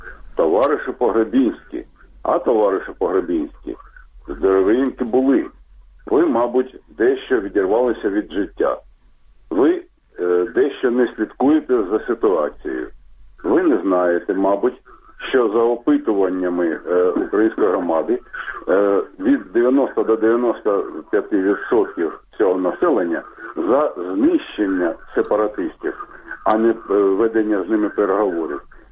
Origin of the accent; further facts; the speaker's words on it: Kharkiv, Kharkiv Oblast, Ukraine; я з Харкова.